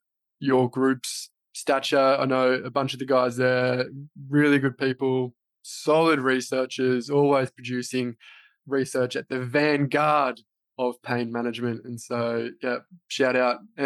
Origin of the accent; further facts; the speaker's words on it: Queensland, Australia; as a Queenslander